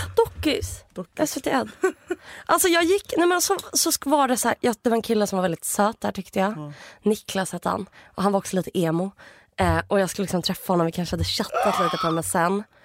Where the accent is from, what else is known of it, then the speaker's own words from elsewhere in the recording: Stockholm, Stockholm County, Sweden; jag kommer från Stockholm.